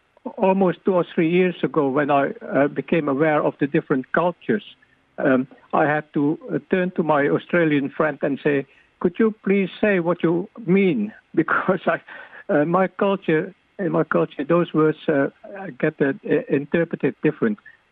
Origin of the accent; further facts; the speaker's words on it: Netherlands; accent: Dutch-Indonesian; English is a second language; You can hear from my accent that I'm Dutch-Indonesian, and I was shocked to realize that I am a racist.